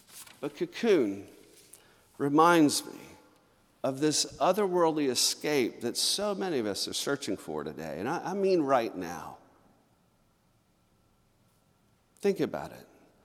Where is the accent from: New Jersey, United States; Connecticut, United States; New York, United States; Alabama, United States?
Alabama, United States; Mobile; Growing up in Mobile, Pensacola was about an hour from our front door.